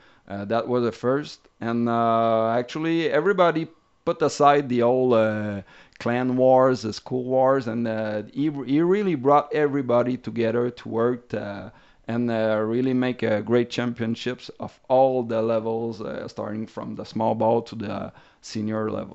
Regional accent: Quebec, Canada; Okay, well, first, I'm from Joinville. I studied at high school there that is named Polyvalente Marivier, my last 2 years as a senior.

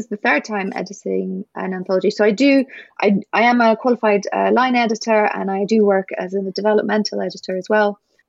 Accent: Scotland, United Kingdom; moved away as an adult; also born or lived in England; now in Canada; So originally I'm from Scotland, and then I lived in England for a while, but we moved, me and my husband and two kids, we arrived nearly 6 years ago into the Eastern Townships.

